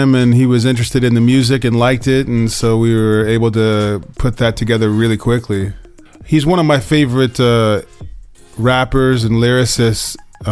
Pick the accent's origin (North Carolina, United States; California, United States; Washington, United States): California, United States; I grew up in an African American community in California, but I am European American, so.